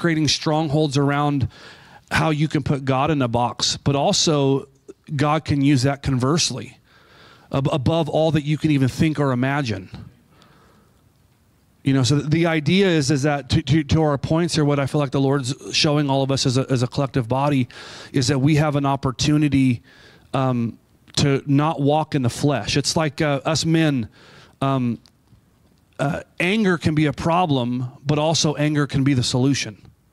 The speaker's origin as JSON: {"language": "English", "region": "California", "country": "United States", "tie": "born or raised there", "said": "Brooke and I grew up in ministry in the Bay Area."}